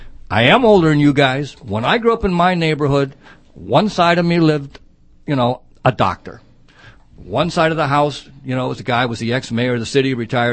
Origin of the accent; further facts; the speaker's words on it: St. Louis, Missouri, United States; also born or lived in Chicago; I grew up in a suburb of St. Louis.